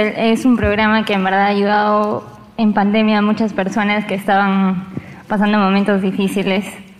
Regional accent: Arequipa, Peru; Yo soy de Arequipa, ahorita estoy de visita nada más.

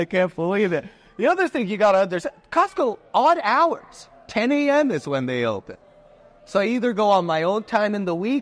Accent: Italy; I grew up in Italy

